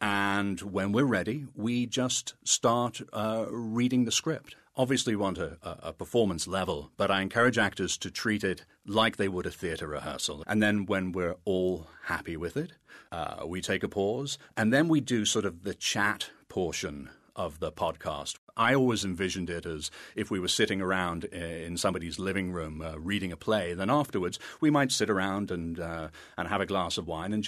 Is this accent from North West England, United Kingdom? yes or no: yes; Liverpool, North West England, United Kingdom; also born or lived in Scotland; now in United States; I was born in Scotland and I grew up in Liverpool and have lived over here for quite a long time. My accent is really from nowhere.